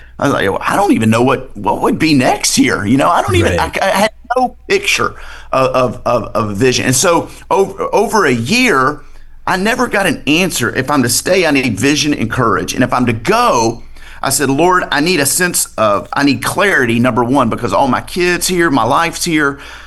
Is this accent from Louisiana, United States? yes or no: yes; Bossier City, Louisiana, United States; I had a church in my hometown of Bossier City, Louisiana call.